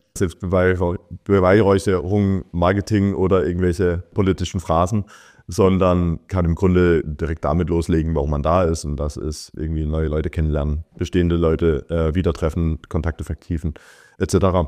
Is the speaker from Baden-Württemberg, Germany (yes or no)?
yes; Baden-Württemberg, Germany; aber ich komme aus Baden-Württemberg